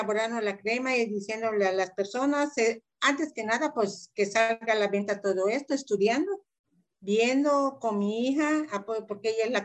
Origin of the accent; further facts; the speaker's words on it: Mérida, Yucatán, Mexico; born there; moved away as an adult; now in Cancún, Mexico; Yo nací en Mérida y ya terminando los estudios me fui a la ciudad de Cancún